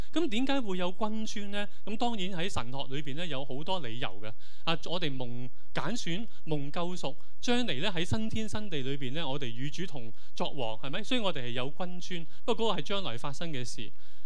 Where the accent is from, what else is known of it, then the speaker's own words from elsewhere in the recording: China; 我们中国人的角度，圣洁呢就好像呢完美无瑕